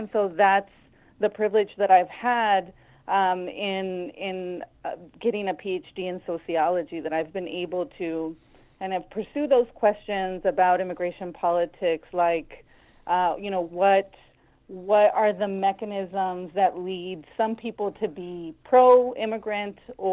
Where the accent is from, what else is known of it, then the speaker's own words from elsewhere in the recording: San Luis, Arizona, United States; I grew up in Arizona in a really small border town called San Luis, which is right on the U.S.-Mexico border.